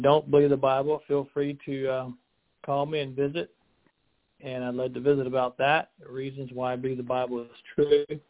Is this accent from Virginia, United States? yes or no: yes; Amherst, Virginia, United States; hi everyone. … from Amherst, Virginia.